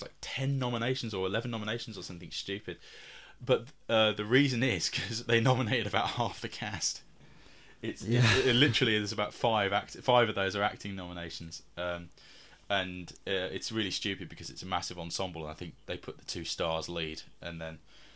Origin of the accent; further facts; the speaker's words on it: United Kingdom; even though I'm British, it makes you want him to get there.